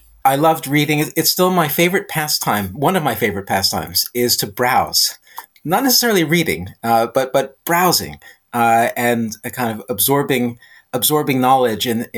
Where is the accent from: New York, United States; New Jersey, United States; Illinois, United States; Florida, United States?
New Jersey, United States; I was born and raised in New Jersey, in the United States.